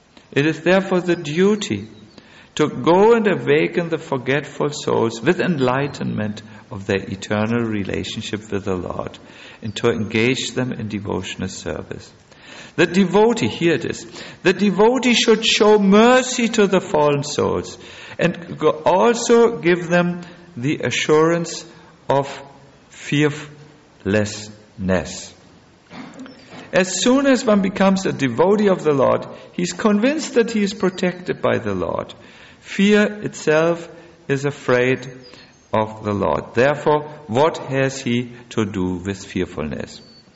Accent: Germany; the existentialistic philosopher from my home country. No, don't worry, I'm really not very impressed by Germany.

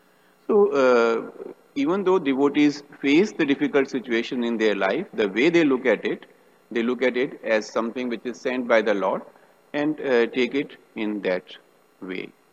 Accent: India; So I am from India, so I was used to traveling by this auto

